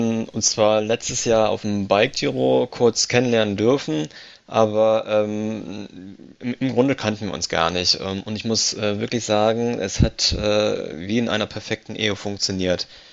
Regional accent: Italy; Aber ja, mit beiden Damen, was soll ich sagen als Italiener?

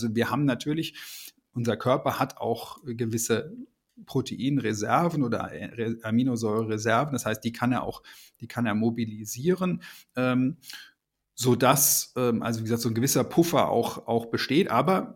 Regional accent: Germany

